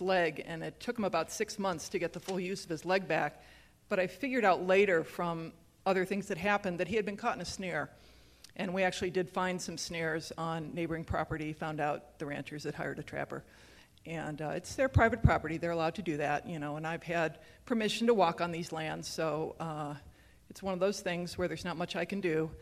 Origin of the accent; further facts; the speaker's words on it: Great Lakes, United States; now in New Mexico, United States; So I have been lucky enough to live in New Mexico for the last 25 years, and I hail from the Great Lakes